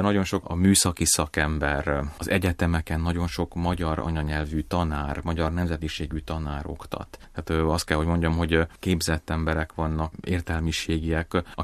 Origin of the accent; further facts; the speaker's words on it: Banská Bystrica Region, Slovakia; Én felvidéki származású vagyok, Beszterce-Bányai egyházmegyés. Pozsonyban, illetve Budapesten tanultam